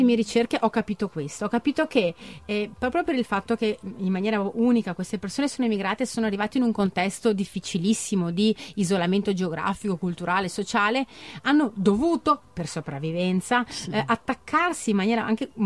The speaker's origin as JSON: {"language": "Italian", "region": "Veneto", "country": "Italy", "tie": "born there", "said": "io sono nata in Veneto"}